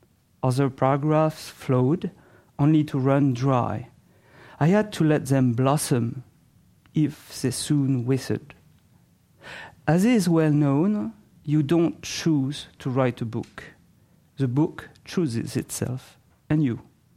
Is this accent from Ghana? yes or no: no; France; accent: French; English is a second language; I will try my best not to speak like Jacques Pépin and … avoid to impose my French accent.